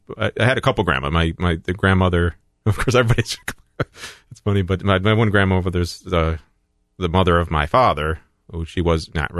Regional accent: Johnson City, New York, United States; born there; I was born in Johnson City, New York.

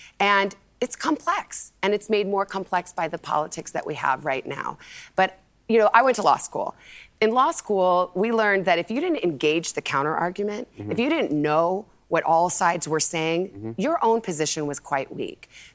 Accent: Tucson, Arizona, United States; I started in Butte, Montana. I grew up in Tucson, Arizona. I had never lived away from home.

